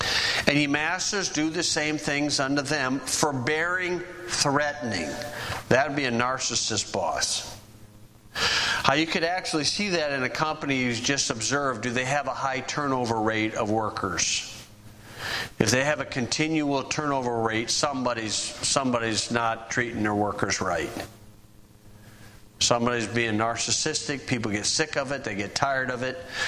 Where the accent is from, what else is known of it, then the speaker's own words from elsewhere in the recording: Oregon, United States; Now, I'm not from Montana, from Oregon.